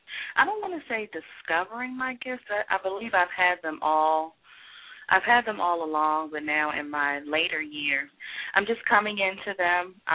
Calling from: Maryland, United States; I'm calling from Maryland.

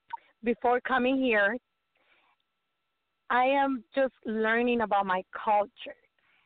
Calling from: Chicago, Illinois, United States; English is a second language; Here I am from Chicago.

